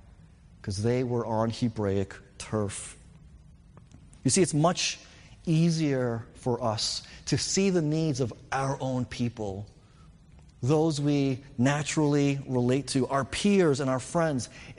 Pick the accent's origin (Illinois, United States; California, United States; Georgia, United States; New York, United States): New York, United States; By that point, you know, English became my primary language. Growing up in New York most of my life, I dressed like a New Yorker. You know, I acted and talked like a New Yorker, right?